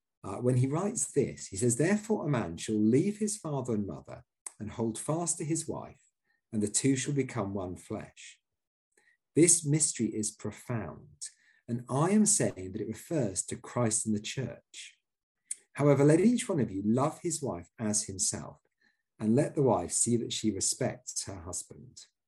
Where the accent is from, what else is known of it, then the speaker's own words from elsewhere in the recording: Yorkshire and the Humber, United Kingdom; I'm actually a Yorkshireman, not a Lancastrian, so I prefer the other man to buy.